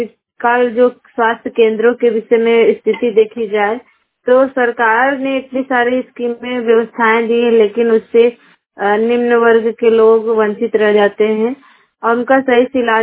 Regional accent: Mirzapur, Uttar Pradesh, India; मेरी उम्र 29 साल है और मैं मिर्जापुर की रहने वाली हूँ और मेरा पिन कोड नंबर है 23001001।

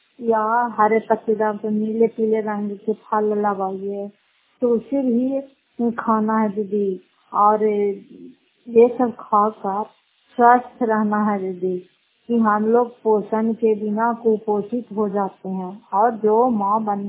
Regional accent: Fatehpur, Bihar, India; घर फतेहपुर, पंचायत मकौटा, जिला नालंदा और खराटा प्रखंड की निवासी हूँ।

